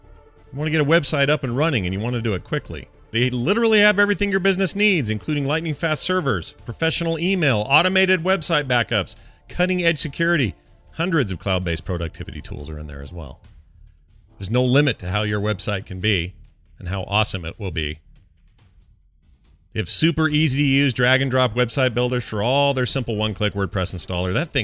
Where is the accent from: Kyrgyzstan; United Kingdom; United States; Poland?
United Kingdom; Liverpool, North West England; lead patron for the performing school arts in my hometown, Liverpool.